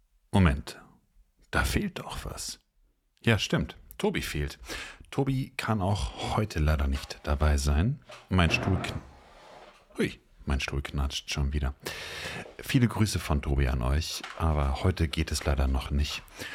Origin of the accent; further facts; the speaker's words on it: Bochum, North Rhine-Westphalia, Germany; Jetzt bin ich kein Klassiker, aber ich bin Bochumer.